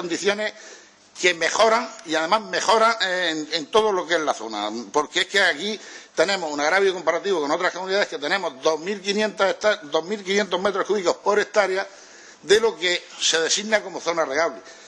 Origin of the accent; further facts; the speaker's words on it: Totana, Region of Murcia, Spain; soy de Totana, antes de ser del Partido Popular soy de Totana, soy murciano